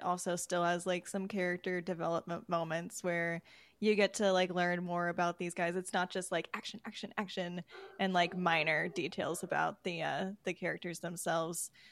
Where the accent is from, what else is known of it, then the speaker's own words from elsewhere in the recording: Midwest, United States; I think just like growing up in the Midwest, it's like yearly occurrence this time of year